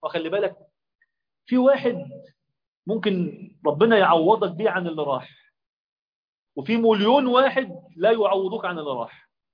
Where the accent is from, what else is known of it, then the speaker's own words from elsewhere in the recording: Egypt; بيقولوا في المثل عندنا في مصر، من حكم في ماله فما إيه؟ ظلم.